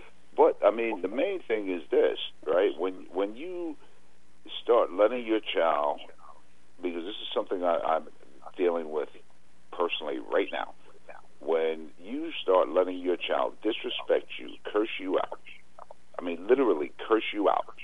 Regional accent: New York, United States; Now, I'm from New York. And, you know, when I grew up in a building, not the projects, but a big apartment building

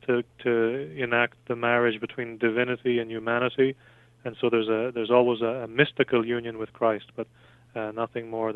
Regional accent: west of Ireland, Ireland; I'm from Ireland, west of Ireland, so I've seen

